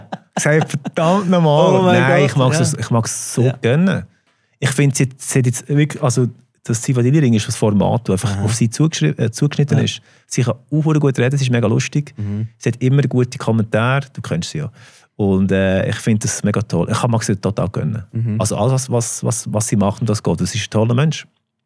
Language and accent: German; Mauensee, Lucerne, Switzerland; Ich bin zum Mauersee aufgewachsen, das ist auf dem Land. Das ist bei Sursee. Ja, das Luzern, auf dem Land hinten.